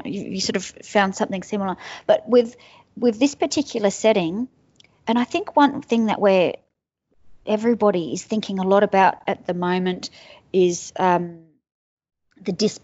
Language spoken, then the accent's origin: English; Tasmania, Australia; And growing up in Tasmania, going to school there